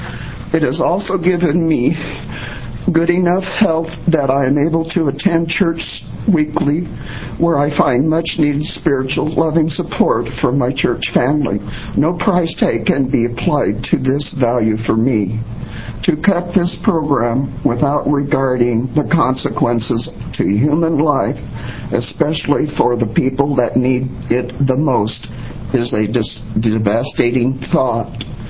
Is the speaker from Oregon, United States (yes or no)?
yes; Oregon, United States; I was born and raised in Oregon and have supported state taxes for over a 30-year period.